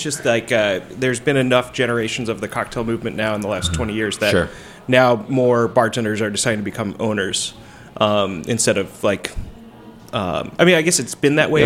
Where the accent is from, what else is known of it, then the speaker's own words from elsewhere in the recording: Bloomington, Indiana, United States; So when I lived in... I grew up in and around Bloomington, Indiana.